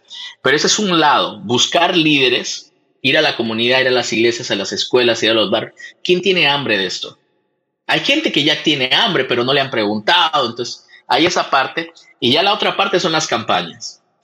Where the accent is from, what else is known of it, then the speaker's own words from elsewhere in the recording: Peru; nosotros somos de Perú